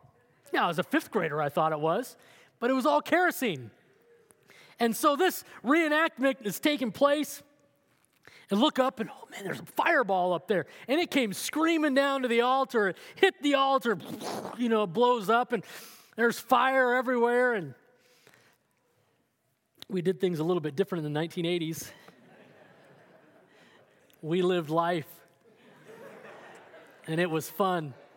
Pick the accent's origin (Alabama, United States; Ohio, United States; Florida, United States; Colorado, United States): Colorado, United States; Denver; I grew up in Denver, Colorado.